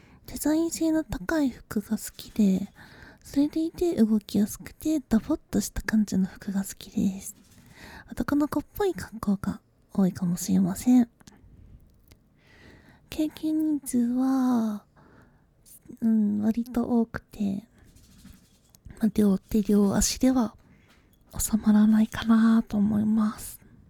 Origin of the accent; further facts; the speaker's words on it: Aichi, Japan; also born or lived in Kanto; 現在は愛知県に住んでいます。少し前までは関東に住んでました。関東の暮らしに疲れてしまって地元である愛知に帰ってきました。